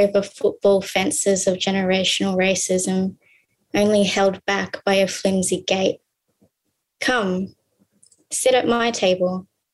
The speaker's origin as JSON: {"language": "English", "country": "Laos", "lives_now": "Australia", "said": "I'm a proud Laotian and young car woman, and I'm coming from Wurundjeri country to you now."}